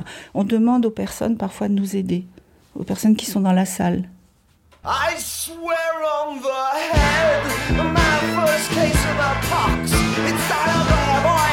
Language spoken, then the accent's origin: French; France; même si mes parents étaient étrangers, mais moi, j'ai été élevée en France